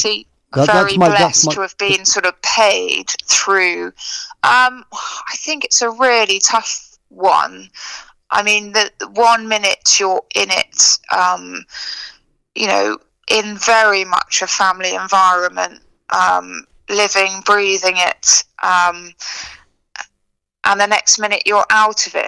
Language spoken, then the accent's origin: English; Oxford, South East England, United Kingdom; luckily I was from Oxford. So, you know, if there was any luck involved there, I was quite lucky that I had family in Oxford.